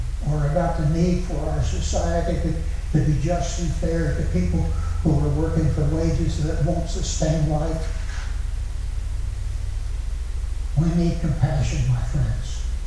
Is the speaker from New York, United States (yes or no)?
no; Cartlesville, Indiana, United States; Now, when I was a kid growing up in Cartlesville, Indiana, several of my friends were Catholics